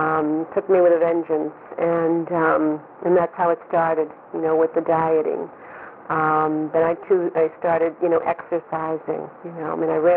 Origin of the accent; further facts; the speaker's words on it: New York, United States; I was born in New York State in 1953. I was adopted as well as another baby by my mother and father. And, you know, we lived in a little town in New York State out in the country.